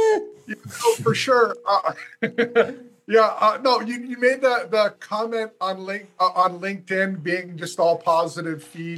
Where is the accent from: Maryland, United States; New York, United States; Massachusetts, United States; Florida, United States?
Massachusetts, United States; Dudley; Dudley, Massachusetts, a place with all the diversity of a salt shaker.